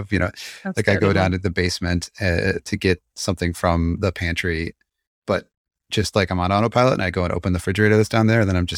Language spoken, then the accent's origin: English; Cleveland, Ohio, United States; I'm a developer from Cleveland, Ohio.